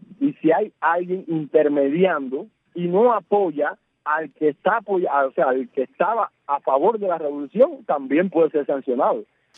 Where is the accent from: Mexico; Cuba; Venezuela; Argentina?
Cuba; Bayamo, Granma; mi pueblo tiene un 85% de la historia de Cuba. Aquí ha pasado cientos y miles de cosas.